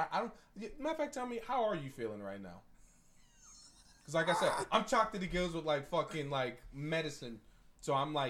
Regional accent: Bronx, New York, United States; I'm from the South Bronx.

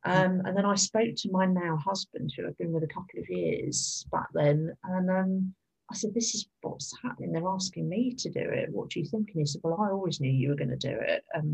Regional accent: London, United Kingdom; I was a Londoner, but I was all about, I'm British

